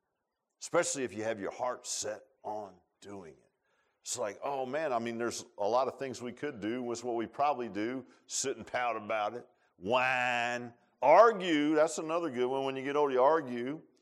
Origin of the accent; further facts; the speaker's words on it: Virginia Beach, Virginia, United States; I grew up in Virginia Beach, so you know what, the climate's a little bit milder than it is here.